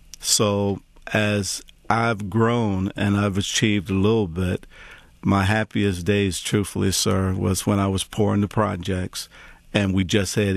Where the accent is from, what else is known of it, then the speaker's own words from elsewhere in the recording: United States; And every night when I go to bed, I understand that as an American, I have a debt to my country and to the people of this country.